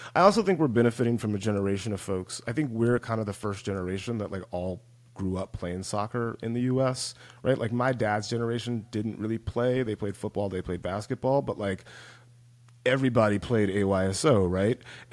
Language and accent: English; Georgia, United States; You know, I grew up in West Central Georgia, so a lot of my friends live in Atlanta now